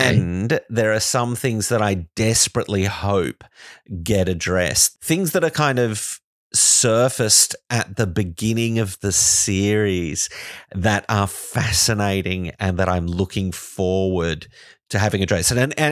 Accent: Australia; it's weird as an Australian hearing an Australian accent on genre TV

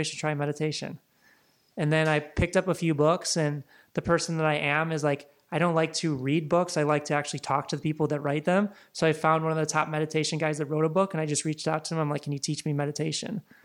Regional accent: Midwest, United States; also born or lived in Laguna; now in Los Angeles, United States; growing up in the Midwest, and then I lived in Laguna for about 3.5-4 years

